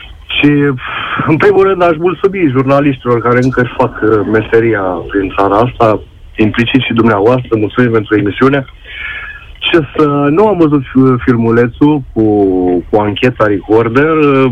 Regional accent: Târgu Jiu, Gorj County, Romania; Eu deloc sunt din Târgu Jiu

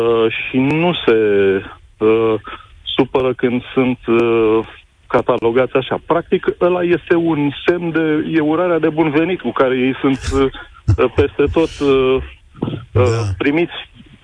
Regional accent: Ploiești, Prahova, Romania; Eu sunt din Ploiești.

